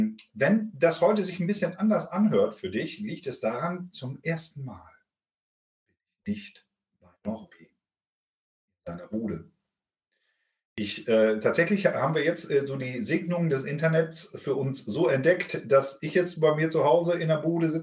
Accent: Germany; Und dann sind wir Deutsche natürlich sofort dabei

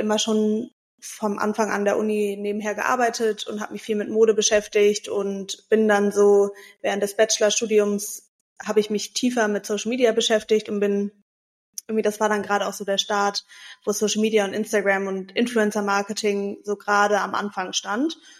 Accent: Hamburg, Germany; born there; Also ich bin in Hamburg geboren und lebe auch tatsächlich noch in Hamburg, beziehungsweise zwischen Hamburg und Mallorca inzwischen.

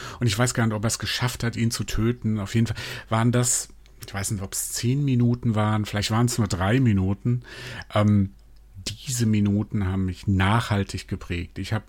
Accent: Mainz, Rhineland-Palatinate, Germany; 68 geboren und ich kann mich noch gut erinnern, wie es damals, ich bin in Mainz groß geworden

